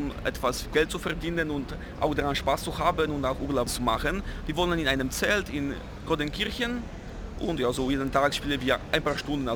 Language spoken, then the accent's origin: German; southern Poland, Poland; German is a second language; Wir sind zusammen 11 Kinder und wir wohnen in Südpolen, in den Bergen.